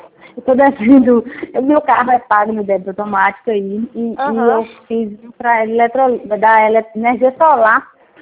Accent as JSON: {"language": "Portuguese", "region": "Bahia", "country": "Brazil", "said": "Eu sou da Bahia, né?"}